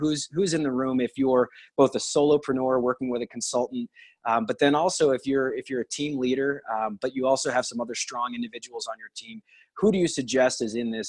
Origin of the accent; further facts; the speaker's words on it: Denver, Colorado, United States; Chris is in my hometown in Denver, Colorado last week